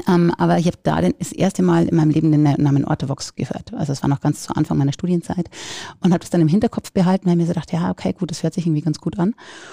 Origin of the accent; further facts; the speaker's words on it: Bavaria, Germany; ich komme eigentlich aus der Oberpfalz, aus einer Gastronomiefamilie